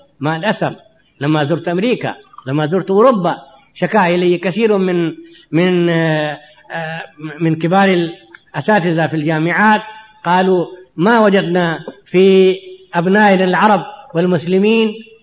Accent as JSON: {"language": "Arabic", "country": "India", "said": "وإننا نحن أبناء الهند، أبناء القارة الهندية"}